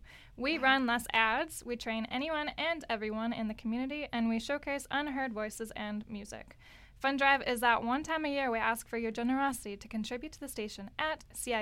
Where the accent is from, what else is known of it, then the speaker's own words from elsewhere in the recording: Madison, Wisconsin, United States; I'm a settler from Madison, Wisconsin